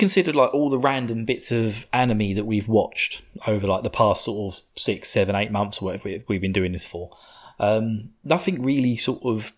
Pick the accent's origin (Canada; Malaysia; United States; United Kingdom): United Kingdom; because I'm a sadistic bastard being British.